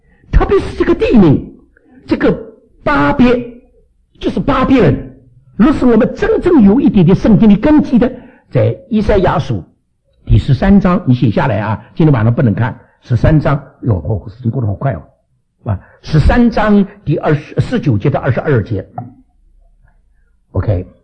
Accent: Canada; 显明我们并不比你们美国人差，我们加拿大人也造

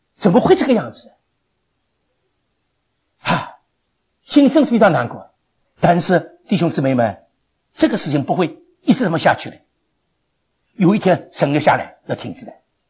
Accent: China; 因为我们中国人确实相信，不管是自然界，不管是这个人文界，一定这个天地之间形而上的形而下的，一定有一个行走的律在管理这件事。

